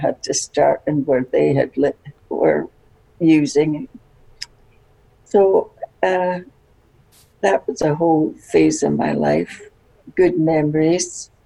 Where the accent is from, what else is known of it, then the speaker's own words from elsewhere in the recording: Glasgow, Scotland, United Kingdom; I was born in Scotland in a place called Toll Cross. It's on the edge of Glasgow.